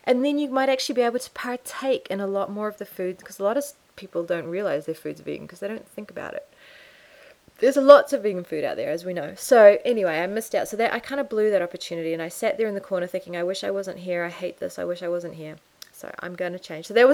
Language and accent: English; New Zealand; moved away as an adult; mean, I left New Zealand. I was gone for half my life. I was gone for almost all of my adult life. I was gone from New Zealand.